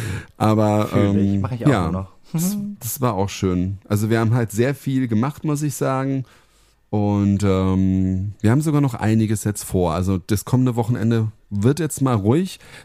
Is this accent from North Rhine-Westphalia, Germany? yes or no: no; Heppenheim, Hesse, Germany; sind wir ja wieder in Heppenheim, in meiner alten Heimat